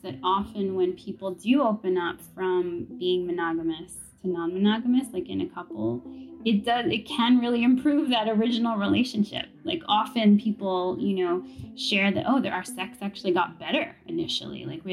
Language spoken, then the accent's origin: English; New York City, New York, United States; So I just would see different things growing up in New York City.